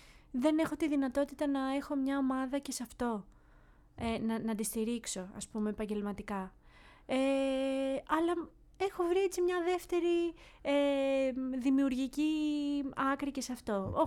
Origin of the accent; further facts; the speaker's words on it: Ano Kastritsi, Western Greece, Greece; σε ένα εκκλησάκι στο Άνω Καστρίτσι, το χωριό μου.